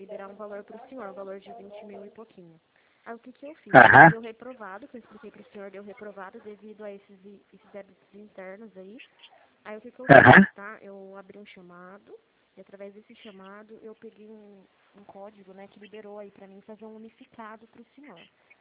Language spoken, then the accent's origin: Portuguese; Limeira, São Paulo, Brazil; eu sou aqui de Limeira, São Paulo, tá? O código aí aparece no senhor 18, mas eu sou de Limeira, São Paulo.